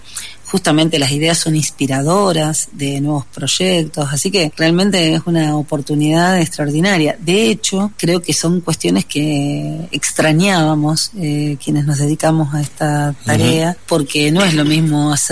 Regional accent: Santa Fe, Argentina; Yo vengo de la provincia de Santa Fe, donde la problemática de atentar contra la vida en el humedal se ha vuelto moneda corriente.

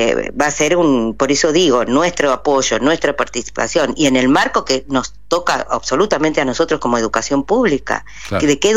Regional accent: Argentina; la gratuidad de la educación, que es un bastión nuestro como argentinos

